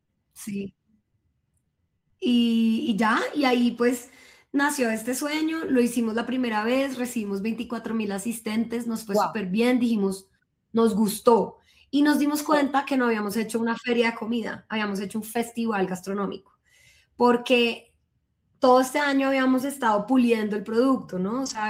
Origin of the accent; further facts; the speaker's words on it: Bogotá, Colombia; como bogotanos también